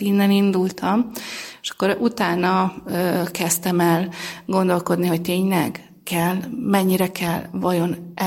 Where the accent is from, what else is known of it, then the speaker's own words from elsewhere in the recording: Kaposvár, Somogy, Hungary; én Somogy megyéből származom, Kaposváron születtem